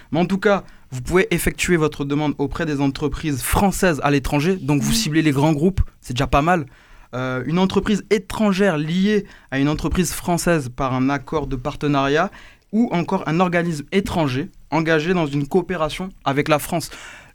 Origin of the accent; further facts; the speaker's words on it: Guadeloupe; je suis guadeloupéen et que ça me donnait aussi mon petit bout d'île natale